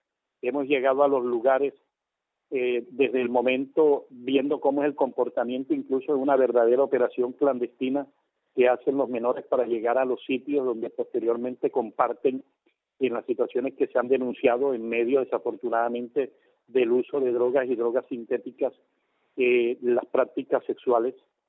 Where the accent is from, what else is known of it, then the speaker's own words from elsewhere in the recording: Barranquilla, Atlántico, Colombia; como barranquillero y como costeño